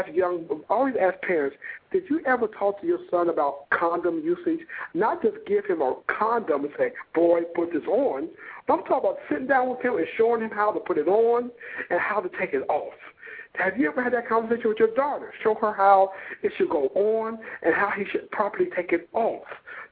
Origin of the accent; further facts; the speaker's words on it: Springfield, Ohio, United States; Yeah. I grew up in Springfield. That's where I grew up.